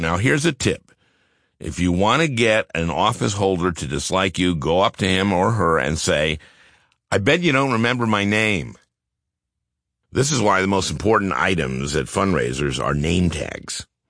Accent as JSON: {"language": "English", "town": "St. Louis Park", "region": "Minnesota", "country": "United States", "tie": "born or raised there", "said": "now, I grew up in St. Louis Park, and we had a much smaller statue than Herman the German here."}